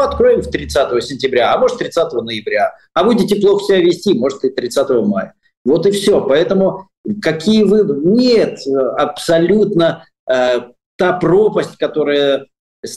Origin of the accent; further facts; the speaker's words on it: Baku, Azerbaijan; now in Saint Petersburg, Russia; я помню, я рос в Баку